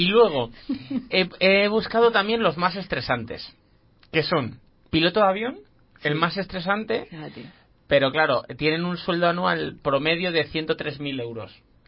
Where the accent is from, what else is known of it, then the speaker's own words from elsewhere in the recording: Gijón, Asturias, Spain; Te toca Gijón, de donde yo soy, pues fíjate que nunca pasa nada.